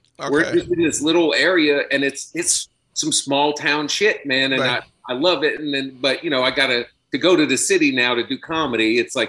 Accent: Washington, District of Columbia, United States; now in New York, United States; In Washington D.C. My dad's from East New York. He moved from Saratoga and Pitkin Avenue. Mm-hmm. He moved to D.C. That's where I grew up. And then I moved to New York, and I stayed in the city a little bit.

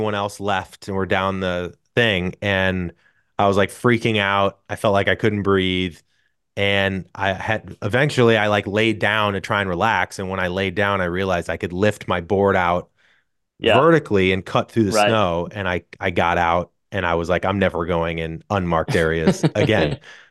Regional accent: St. Louis, Missouri, United States; I'm from St. Louis, so I would go down this, it was called Hidden Valley

